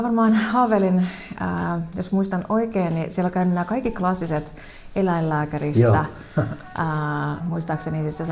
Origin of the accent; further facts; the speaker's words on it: Pori, Satakunta, Finland; now in Helsinki, Finland; Nyt mä tulin tuolta Helsingistä Lauttasaaresta, mutta nyt alun perin on tuolta länsirannikolta.